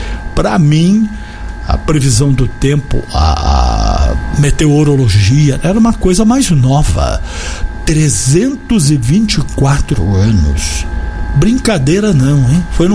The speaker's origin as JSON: {"language": "Portuguese", "region": "São Paulo", "country": "Brazil", "said": "a gente aqui como paulistas que somos"}